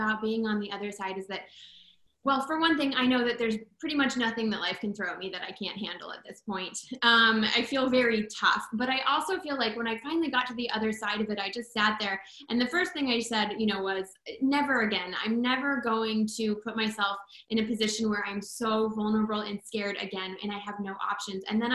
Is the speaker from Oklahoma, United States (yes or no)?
yes; Oklahoma, United States; moved away as an adult; also born or lived in New York; now in Los Angeles, United States; I am a brand photographer for women who are a creative force in their industry. I am originally from Oklahoma. That's where I grew up. And then I made it to Los Angeles almost 13 years ago by way of New York for a little bit.